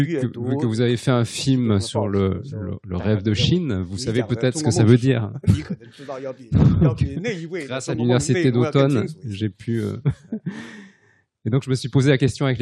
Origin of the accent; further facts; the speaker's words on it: Switzerland; En tant que Suisse, on ne peut pas espérer mieux.